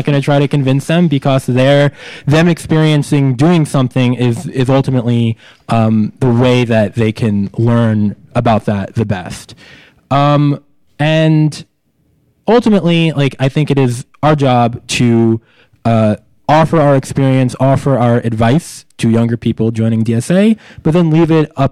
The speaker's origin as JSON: {"language": "English", "town": "New York City", "region": "New York", "country": "United States", "tie": "born or raised there", "said": "And you know, I grew up in New York City, and I decided to stay in New York City for college"}